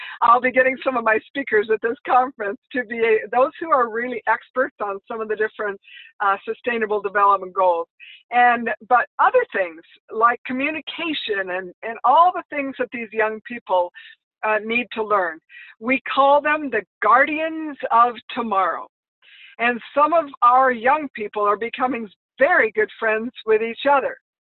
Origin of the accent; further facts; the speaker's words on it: Los Angeles, California, United States; Of course, I grew up in Los Angeles, and I've only lived full-time in America.